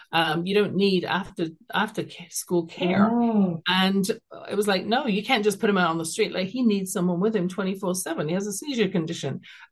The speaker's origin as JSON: {"language": "English", "region": "London", "country": "United Kingdom", "tie": "born or raised there", "said": "it stems from growing up in London, England"}